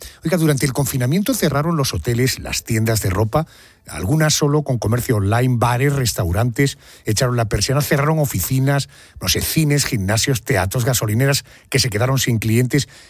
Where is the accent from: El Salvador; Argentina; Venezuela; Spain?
Spain; Málaga, Andalusia; Piense que yo le hablo desde Málaga, soy andaluz.